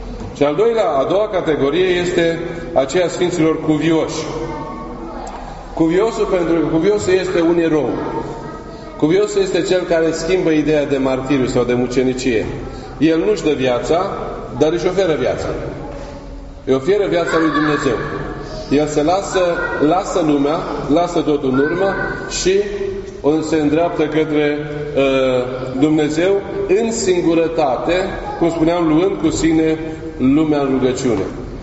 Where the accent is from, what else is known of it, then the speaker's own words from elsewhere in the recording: Romania; Adică noi, prin forța lucrurilor, am avut foarte mult de suferit în istorie, ca români. Și am răbdat și am suferit.